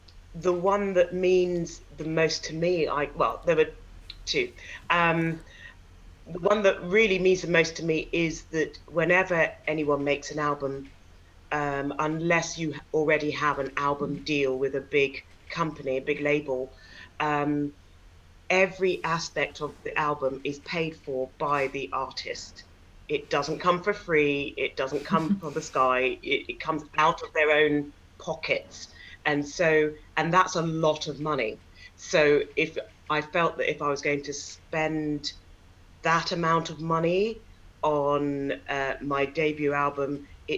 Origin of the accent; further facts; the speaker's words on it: London, United Kingdom; born there; now in Yorkshire, United Kingdom; I'm a British opera singer, born in London and now living in Yorkshire.